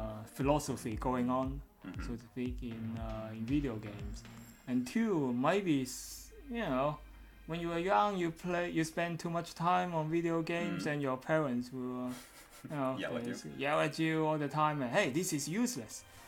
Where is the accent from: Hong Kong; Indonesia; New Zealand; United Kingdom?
Hong Kong; English is a second language; now in Estonia; I'm from Hong Kong, and what else should I say?